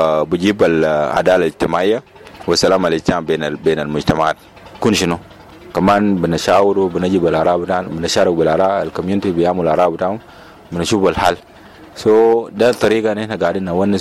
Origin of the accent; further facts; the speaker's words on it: South Sudan; أنا جنوبي.